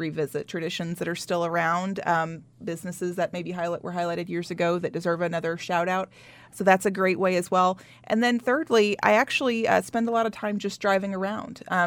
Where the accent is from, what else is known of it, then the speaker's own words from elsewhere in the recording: United States; I'm from Webster County originally, and I know of at least seven generations of my family that are just from that county.